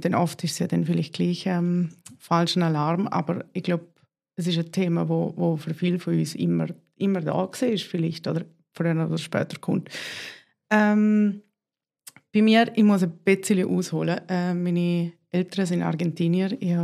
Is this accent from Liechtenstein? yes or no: yes; Liechtenstein; ich komme aus dem Liechtenstein, wo ein Land mitten in Europa ist